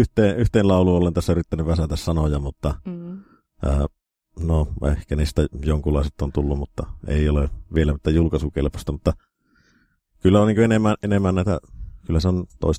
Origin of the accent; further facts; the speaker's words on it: Lapland, Finland; meillä Lapissa